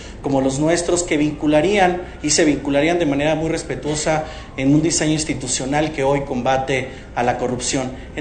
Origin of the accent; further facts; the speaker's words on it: Mexico; como mexicanos estamos más cerca de Zambia que de Dinamarca o que de Noruega.